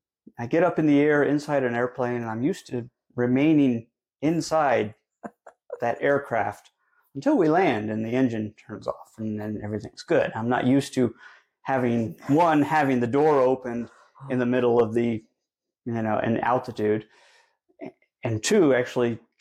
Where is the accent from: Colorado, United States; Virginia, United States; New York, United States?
Colorado, United States; Evergreen; I grew up in Evergreen, Colorado.